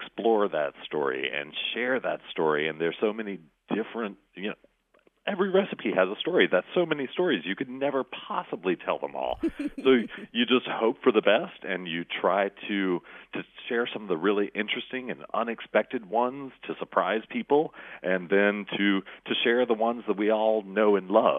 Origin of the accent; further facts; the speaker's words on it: Tennessee, United States; I grew up in East Tennessee in the mountains, so we've got completely different kinds of traditions.